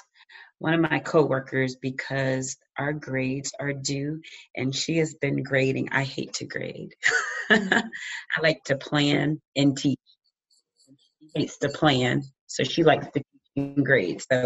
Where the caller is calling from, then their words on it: Youngstown, Ohio, United States; I'm coming from Youngstown, Ohio.